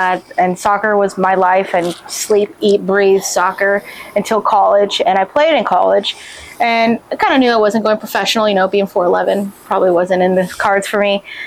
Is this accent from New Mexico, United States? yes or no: yes; Albuquerque, New Mexico, United States; moved away as an adult; also born or lived in Durango, Colorado; now in Texas, United States; I am from Albuquerque, New Mexico, born and raised, went to Durango, Colorado for college, Fort Lewis College. Go Skyhawks. Met my husband there, and then he is a Texan, and he brought me back. I left the mountains for love, made my way back to Texas